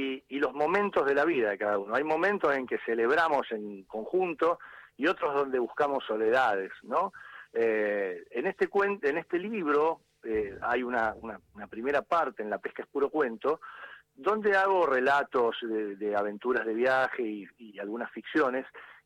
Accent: Buenos Aires, Argentina; nuestra identidad ribereña como porteños, ¿no? Los que vivimos en la ciudad de Buenos Aires.

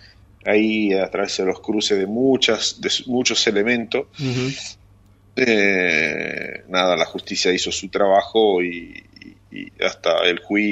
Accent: Rome, Lazio, Italy; Spanish is a second language; Soy italiano, romano

